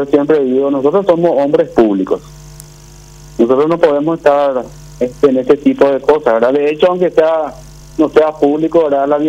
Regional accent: Paraguarí, Paraguay; Yo soy de Paraguarí.

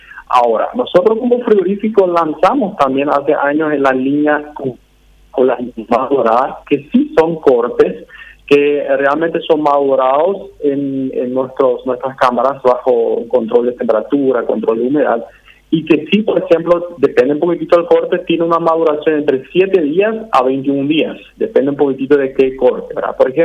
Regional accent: Paraguay; nosotros como paraguayos

